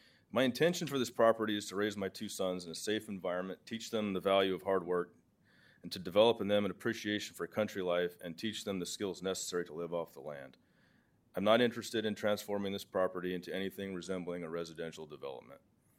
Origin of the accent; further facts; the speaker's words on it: Clovis, California, United States; I grew up in Clovis near Buchanan High School before that complex was built